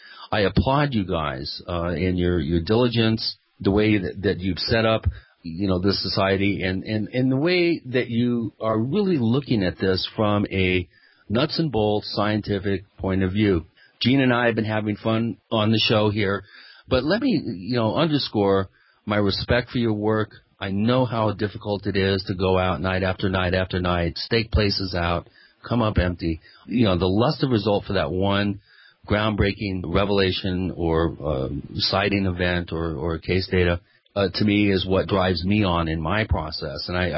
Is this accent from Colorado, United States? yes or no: no; Seattle, Washington, United States; You know, it was still a newsworthy item in the Pacific Northwest. Of course, I grew up in the Seattle area.